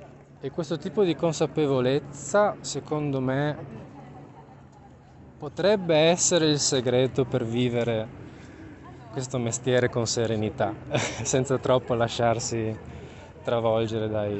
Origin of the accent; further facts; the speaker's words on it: Trieste, Friuli-Venezia Giulia, Italy; A me è sempre piaciuto pensare che in realtà da Triestino arrivare alla fine del molo significa anche chiedersi